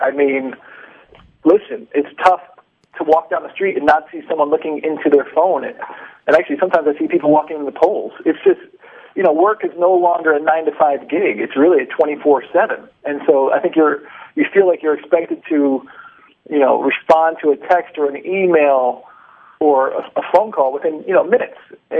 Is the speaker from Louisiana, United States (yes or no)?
no; Connecticut, United States; Well, actually, I grew up in Connecticut, was always amazed with air travel